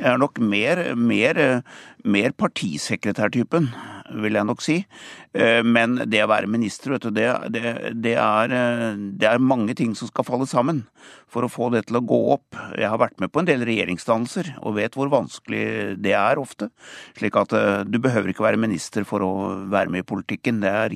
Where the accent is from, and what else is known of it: Lier, Buskerud, Norway